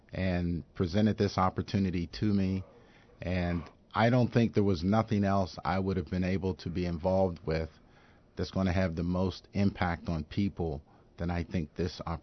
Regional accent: Cincinnati, Ohio, United States; I'm originally from the Cincinnati area.

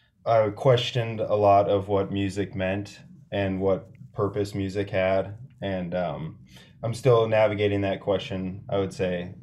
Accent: La Crosse, Wisconsin, United States; now in Minneapolis, United States; I actually live in South Minneapolis. I'm from La Crosse, Wisconsin, and I've spent, a chunk of time there in my adulthood.

